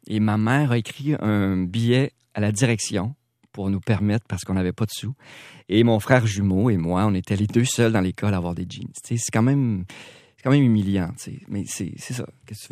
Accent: Montreal, Quebec, Canada; also born or lived in Mexico; Je suis né en Mexique, sauf que j'ai grandi à Montréal-Nord toute ma jeunesse

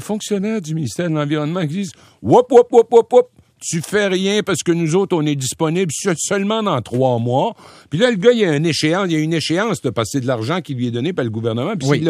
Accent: Rimouski, Quebec, Canada; Je viens de Rimouski

